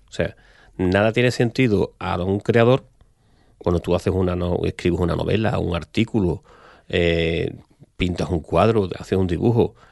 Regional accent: El Puerto de Santa María, Andalusia, Spain; yo soy de Puerto Santa María.

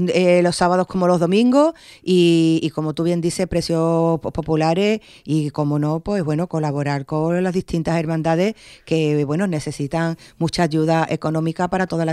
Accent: El Puerto de Santa María, Andalusia, Spain; me siento muy muy orgullosa como portuense

